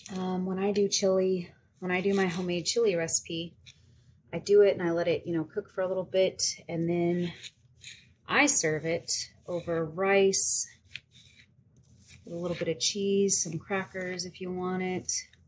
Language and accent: English; the South, United States; I'm from the South and it's a big thing here.